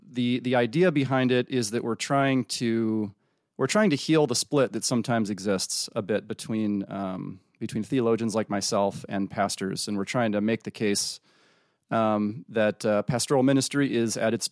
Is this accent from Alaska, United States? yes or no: no; Freeport, Illinois, United States; I was raised in the Midwest, Freeport, Illinois, which is, most people haven't heard of it.